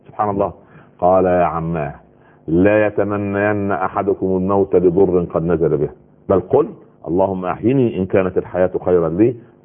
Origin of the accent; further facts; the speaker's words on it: Egypt; عندنا في مصر